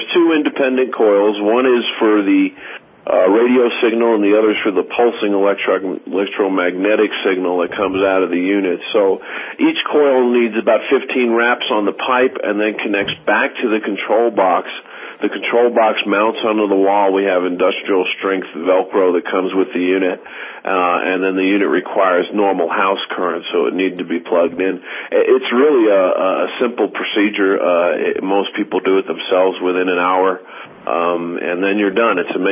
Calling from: Colorado, United States; I'm speaking actually from Colorado.

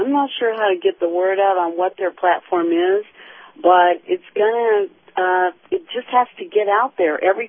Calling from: Tampa, Florida, United States; from Tampa.

